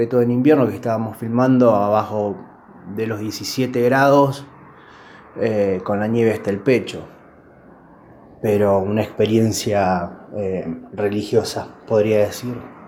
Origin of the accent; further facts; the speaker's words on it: Neuquén, Argentina; born there; also born or lived in Cipolletti, Argentina / Buenos Aires, Argentina; De acá de la zona, de Chipoleti, nací en Neuquén, me fui a estudiar a Buenos Aires, trabajé allá varios años, me vine para la zona